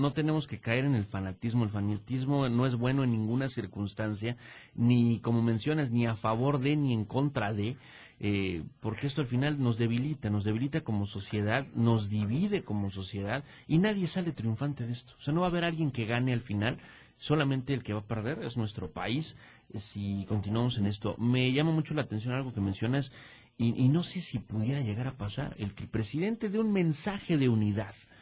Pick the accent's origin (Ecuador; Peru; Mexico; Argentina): Mexico; como mexicanos, creo que somos mucho más que eso